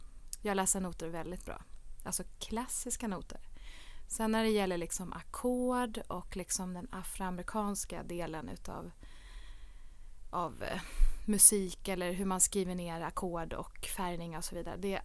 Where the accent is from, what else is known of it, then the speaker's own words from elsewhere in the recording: Uppsala, Uppsala County, Sweden; Ja, jag är ju från Uppsala från start.